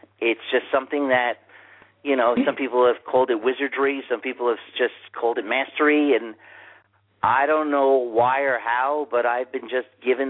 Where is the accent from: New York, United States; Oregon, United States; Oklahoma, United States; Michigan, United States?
New York, United States; Manhattan; growing up in Manhattan and being a Yankee fan and a Jets fan and a Knicks fan and a Ranger fan.